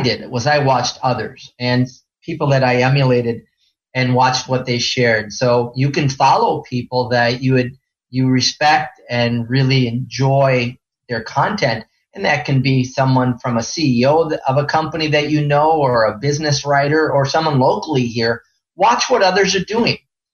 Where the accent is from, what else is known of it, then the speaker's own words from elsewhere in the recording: Midwest, United States; I grew up in the Midwest of 1 of 8 children, and I wasn't supposed to talk about myself.